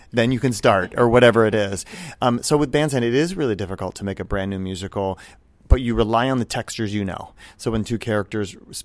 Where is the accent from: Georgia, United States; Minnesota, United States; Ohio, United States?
Ohio, United States; Cincinnati; Yeah, so I grew up in Cincinnati.